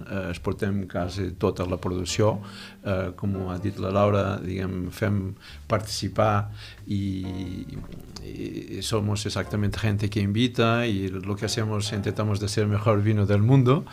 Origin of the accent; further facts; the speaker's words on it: Portugal; Catalan is a second language; jo parlaré a una mescla de portuguès, de castellà i de català, soc portuguès.